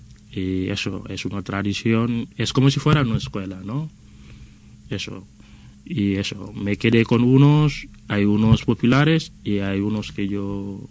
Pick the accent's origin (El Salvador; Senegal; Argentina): Senegal; now in Spain; Soy de Senegal y llevo aquí en España 5 años ahora. 2 años aquí en País Vasco.